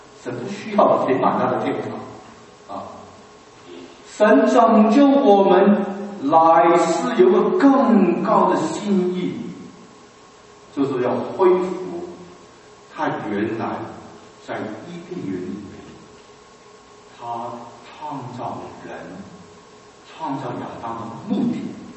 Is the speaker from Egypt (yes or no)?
no; China; 命名，我们中国人就最了解，因为我们中文的名字都有含义，对不对？啊，